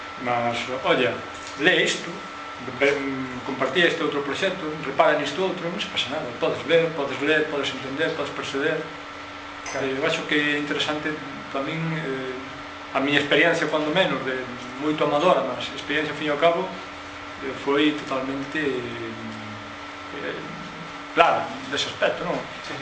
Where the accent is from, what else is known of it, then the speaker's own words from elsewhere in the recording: Galicia, Spain; e pasei a ultrapasar as fronteiras sendo galego, claramente.